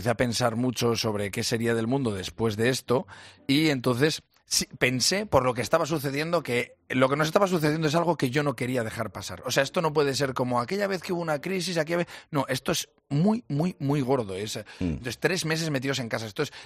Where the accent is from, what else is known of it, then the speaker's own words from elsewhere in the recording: Casasola de Arión, Castile and León, Spain; Casasola de Arión, que es mi pueblo, o a Fermosella, que es el pueblo de mi mujer